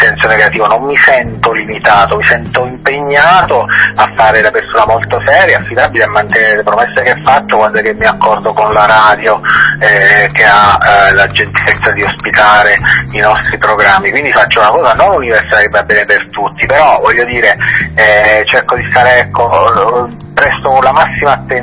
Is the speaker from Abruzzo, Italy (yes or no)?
yes; Abruzzo, Italy; sono abruzzese, quindi sicuramente gli arrosticini